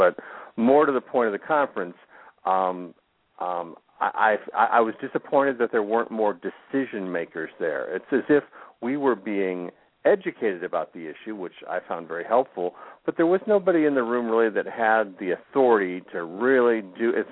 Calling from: Florida, United States; calling from South Florida.

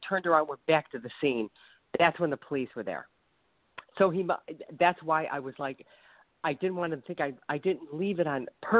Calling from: Ohio, United States; calling from Ohio.

